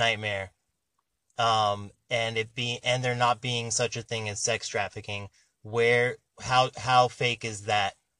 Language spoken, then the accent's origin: English; Covina, California, United States; they filmed that show Smallville here in the town where I grew up in Covina.